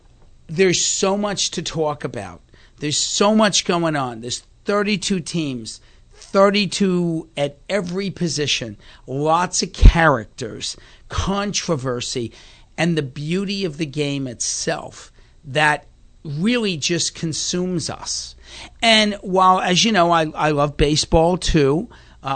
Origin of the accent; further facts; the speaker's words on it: Boston, Massachusetts, United States; I mean, I grew up in Boston in the 60s when the Celtics won 8 straight world championships.